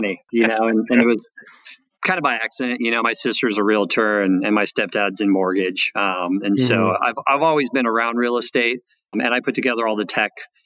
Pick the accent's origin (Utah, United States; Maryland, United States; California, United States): California, United States; San Diego; Born and raised in San Diego. Our offices are here in Carlsbad.